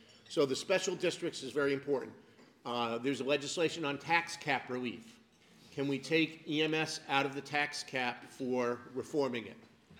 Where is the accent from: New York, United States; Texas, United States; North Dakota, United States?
New York, United States; Albany County; I come from Albany County. We happened to do it many years ago.